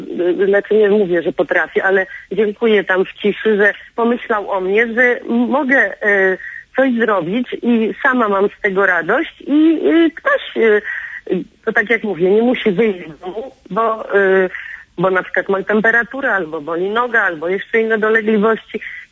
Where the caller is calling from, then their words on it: Masovian Voivodeship, Poland; Ja z Mazowieckiego województwa.